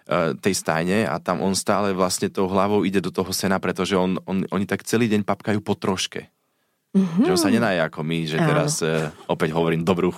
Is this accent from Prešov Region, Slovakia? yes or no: no; Štefanov, Trnava Region, Slovakia; U nás v dedine v Štefanove